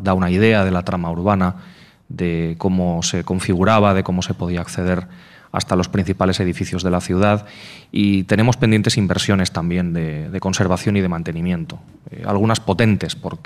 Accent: Gandia, Valencian Community, Spain; y yo diría, como soy de Gandía, voy a decir también internacional.

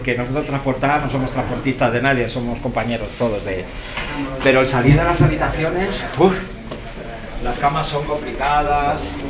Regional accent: Ávila, Castile and León, Spain; natural de Ávila, soy su celador.

